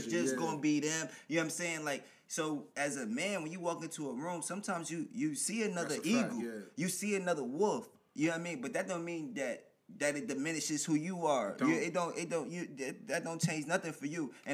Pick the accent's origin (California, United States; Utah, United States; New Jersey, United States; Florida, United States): New Jersey, United States; moved away; I came from Jersey and went right to Flora.